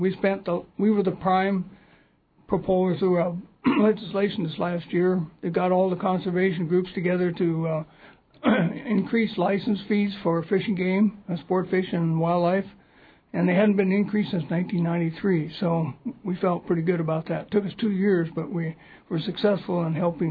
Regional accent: Craig, Alaska, United States; also born or lived in Anchorage; My wife and I and family moved down from Anchorage. And I grew up in Craig

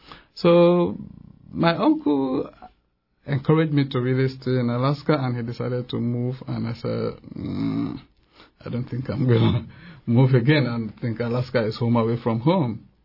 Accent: Sierra Leone; now in Juneau, United States; Well, I come from Sierra Leone, West Africa, and the southern part of Sierra Leone is what they call Bont Island, which is very much similar to Alaska, so it's okay. Like home away from home. But we live very close to the Atlantic Ocean

